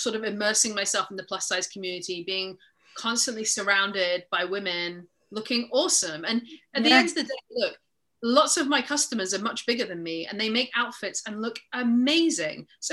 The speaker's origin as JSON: {"language": "English", "region": "Scotland", "country": "United Kingdom", "tie": "born or raised there", "said": "you can hear my accent, right? I may have grown up in Scotland, but I am not Scottish."}